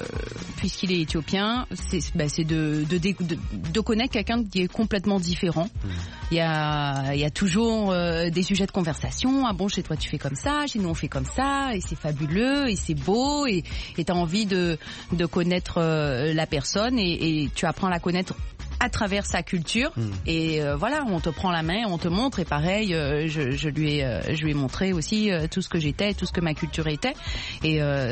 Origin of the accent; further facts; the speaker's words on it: Guadeloupe, France; je n'oublie pas que je suis guadeloupéenne